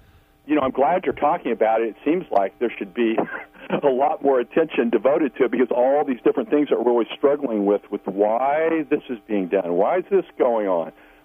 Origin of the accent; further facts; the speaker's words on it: Missouri, United States; from Missouri.